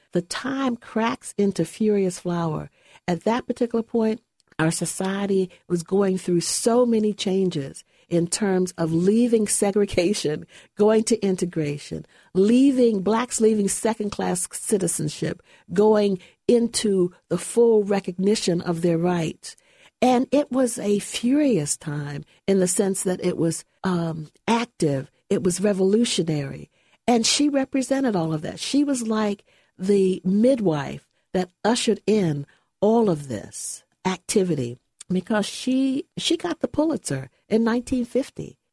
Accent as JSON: {"language": "English", "town": "Baltimore", "region": "Maryland", "country": "United States", "tie": "born or raised there", "said": "And then there was this wonderful institution called Enoch Pratt Free Library in Baltimore, my hometown. And I was a constant visitor to that library."}